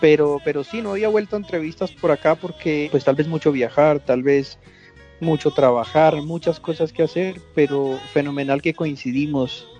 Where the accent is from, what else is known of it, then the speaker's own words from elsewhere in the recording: Medellín, Antioquia, Colombia; Yo soy de Medellín, Colombia.